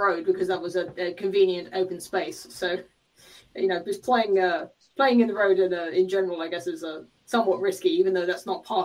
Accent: England, United Kingdom; England. I prefer to call it England, but...

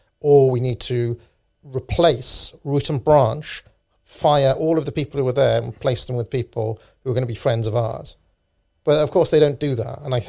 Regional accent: Wales, United Kingdom; Well, I grew up in Wales.

